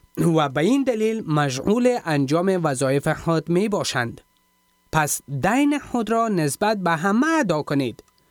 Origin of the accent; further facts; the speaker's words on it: Afghanistan; ما شما کل ما افغان هستیم. اگر ما مسیحی شدیم به این معنی نیست که ما کدام بیگانه هستیم. ما هم افغان هستیم و افغانستان کشور عزیز ماست.